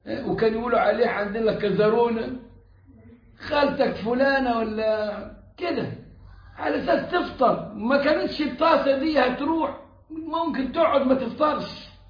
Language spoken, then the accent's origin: Arabic; Upper Egypt, Egypt; عندنا في الصعيد